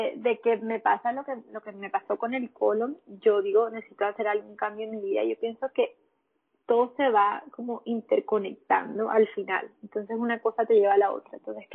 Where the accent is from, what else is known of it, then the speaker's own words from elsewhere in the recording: Montería, Córdoba, Colombia; estaba en Montería, que es de donde soy, donde vivo, donde vivía, perdón, en ese tiempo.